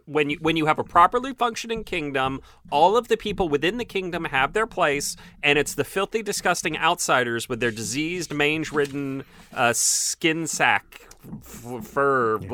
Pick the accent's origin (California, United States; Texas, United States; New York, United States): Texas, United States; I own a handgun because I am a Texan.